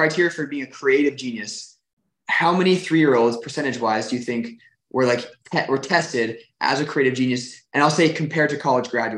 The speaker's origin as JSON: {"language": "English", "country": "Canada", "said": "I'm from Canada."}